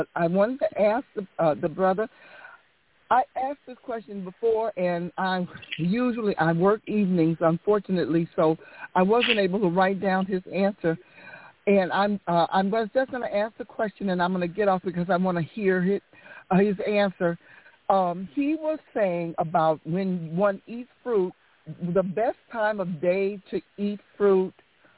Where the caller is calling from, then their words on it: St. Louis, Missouri, United States; I'm calling from St. Louis, Missouri.